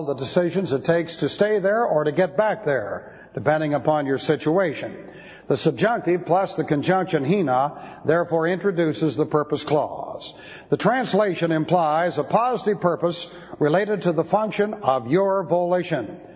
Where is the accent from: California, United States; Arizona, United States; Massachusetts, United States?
California, United States; Beverly Hills; By the standards under which I grew up in Beverly Hills, that isn't dancing.